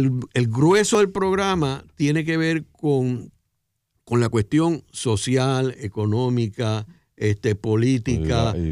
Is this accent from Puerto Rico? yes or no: yes; Santurce, Puerto Rico; yo soy de Santurce, o sea, yo, eso es nada, yo vivía en la Fernández Junco y esto era la Ponce de León.